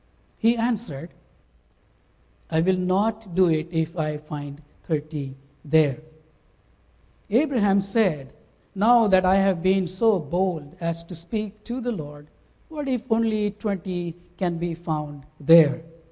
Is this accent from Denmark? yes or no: no; India; English is a second language; now in United States; I come from India, and a little bit brief story if I would like to share with you.